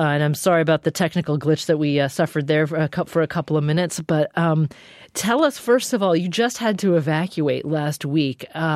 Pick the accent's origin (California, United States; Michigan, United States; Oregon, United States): Oregon, United States; I grew up in the state to the north of you. I grew up in Oregon, so I've got some familiarity with the complexity around forest management here.